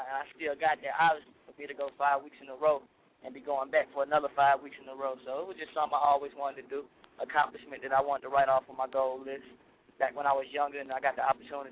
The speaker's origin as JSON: {"language": "English", "town": "Charlotte", "region": "North Carolina", "country": "United States", "tie": "born or raised there", "said": "Well, you already know. We got to rip the city. It's my hometown. Crown Town King. Got to get it."}